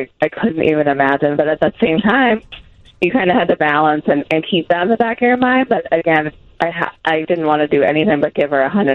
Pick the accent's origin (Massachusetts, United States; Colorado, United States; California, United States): Massachusetts, United States; Lowell; We are in Massachusetts. We are from Lowell, Massachusetts.